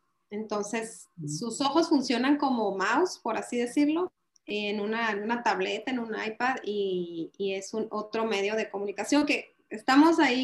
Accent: Los Mochis, Sinaloa, Mexico; soy de Los Mochis, Sinaloa.

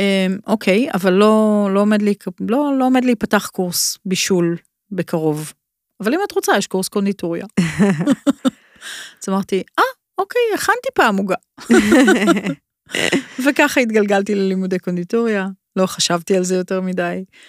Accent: Krayot, Haifa District, Israel; moved away as an adult; now in Tel Aviv, Israel; כשעברתי לתל אביב מהקריות, אני גדלתי בקריות, עברתי לתל אביב

